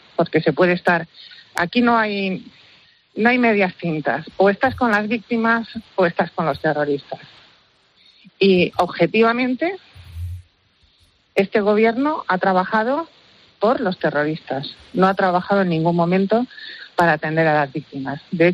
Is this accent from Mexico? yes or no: no; San Sebastián, Basque Country, Spain; Yo soy de San Sebastián